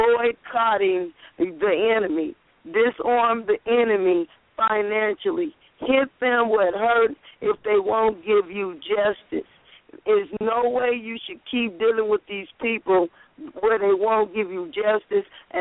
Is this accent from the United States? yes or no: yes; Richmond, California, United States; Hello from San Francisco. I'm from the Bay Area, Richmond, California.